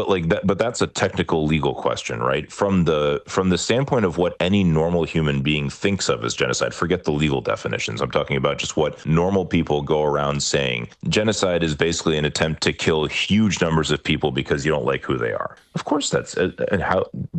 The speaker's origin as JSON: {"language": "English", "country": "United States", "said": "For me, especially being an American, the major reaction that I have to all of this is that it's so completely preventable."}